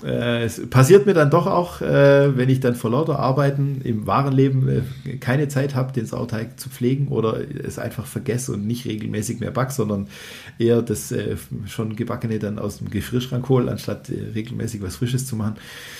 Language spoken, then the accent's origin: German; Baden-Württemberg, Germany; also bin ich Schwabe